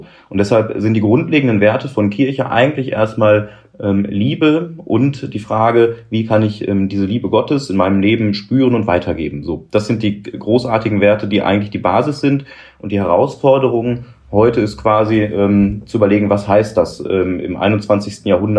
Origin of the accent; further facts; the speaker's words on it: Bochum, North Rhine-Westphalia, Germany; now in Mülheim, Germany; ich bin 34 Jahre alt, komme gebürtig aus Bochum, bin also Kind des Ruhrgebiets. Wohne gerade in Mülheim mit zwei Kollegen in einer WG und bin Priester im Bistum Essen